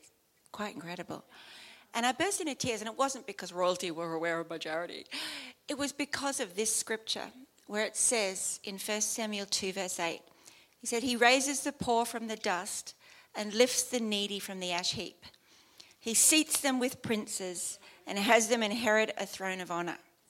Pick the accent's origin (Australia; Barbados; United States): Australia; It's very hot, but I'm an Australian girl, so I can take it.